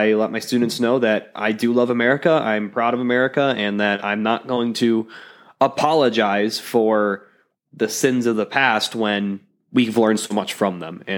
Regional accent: Chicago, Illinois, United States; So originally I'm from Illinois, the suburbs of Chicago.

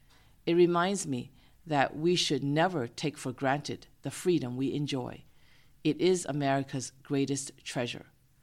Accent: Boston, Massachusetts, United States; I grew up in Boston, but I never appreciated all the historical sites that were so close to my home as a child.

